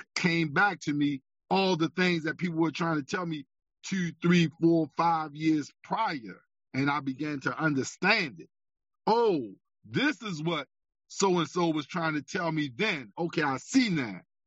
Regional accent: Paris, Île-de-France, France; See, I grew up in Paris in the inner city in what is called the projects.

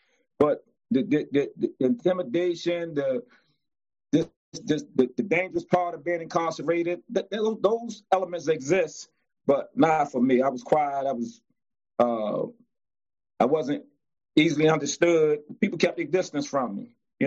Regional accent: Baltimore, Maryland, United States; I'm from Baltimore, East Baltimore. I grew up in a home with my mother, single parent, and two sisters.

